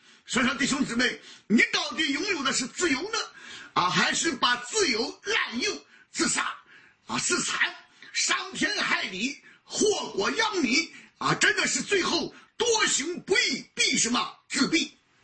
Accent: China; 过去我们中国人特别喜欢五四青年了啊

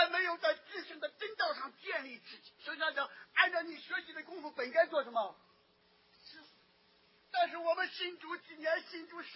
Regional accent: China; 我少年时期读书，我们大家都知道来自大陆，为中华之崛起而什么读书

